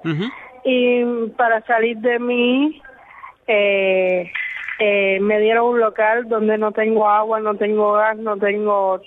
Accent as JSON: {"language": "Spanish", "country": "Cuba", "said": "soy una cubana al pie, al pie"}